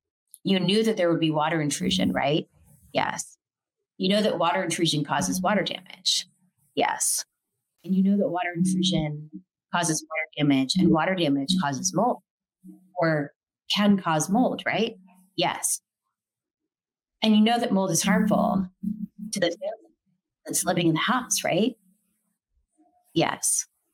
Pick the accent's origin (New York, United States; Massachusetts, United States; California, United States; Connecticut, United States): New York, United States; Manhattan; I grew up in Manhattan.